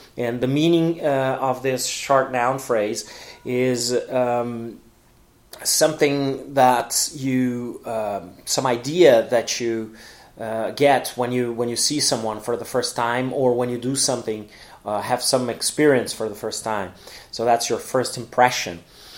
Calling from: Porto Alegre, Rio Grande do Sul, Brazil; English is a second language

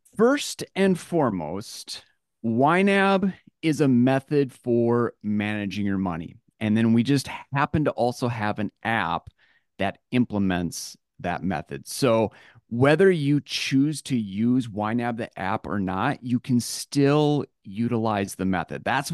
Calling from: Eau Claire, Wisconsin, United States; I'm joining you from Eau Claire, Wisconsin.

